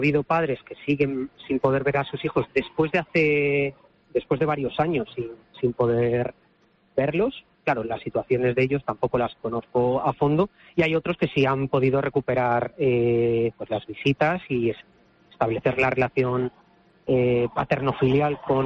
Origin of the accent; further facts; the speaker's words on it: Madrid, Community of Madrid, Spain; now in A Coruña, Spain; yo soy de Madrid, originario. Estuve viviendo aquí en Coruña hace 9 años.